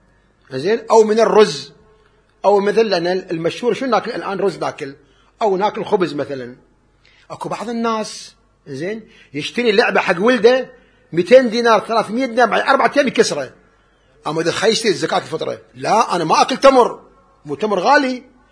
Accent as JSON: {"language": "Arabic", "country": "Kuwait", "said": "احنا بالشعير يمكن ما عندنا بالكويت، مكان ثاني بيصل."}